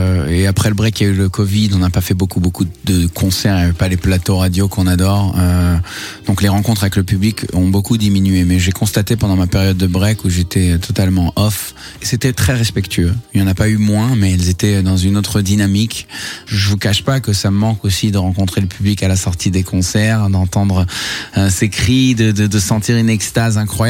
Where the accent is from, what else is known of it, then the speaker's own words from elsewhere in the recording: Tel Aviv, Tel Aviv District, Israel; évidemment mon enfance à Tel Aviv, les musiques orientales, les sons méditerranéens.